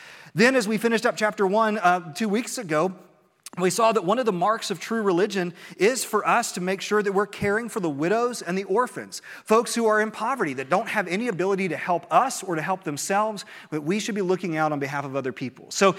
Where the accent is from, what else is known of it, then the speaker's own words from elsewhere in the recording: Christiansburg, Virginia, United States; But as a kid, I grew up here in Blacksburg. I actually grew up in Christiansburg, but we had a store over here in Blacksburg that I worked at in high school